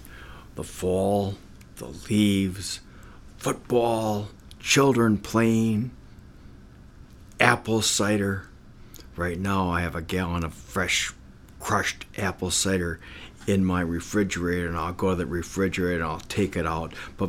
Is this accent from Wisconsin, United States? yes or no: yes; Milwaukee, Wisconsin, United States; We talked about our uncles and our aunts and our cousins growing up in Milwaukee.